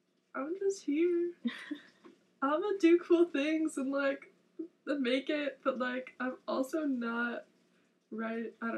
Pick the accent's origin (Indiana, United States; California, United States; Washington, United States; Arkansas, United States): California, United States; now in Tucson, United States; And, like, always, I'm from California, so, like, coming back from California or, like, leaving Tucson, like, they're always, it's a weird transition for me.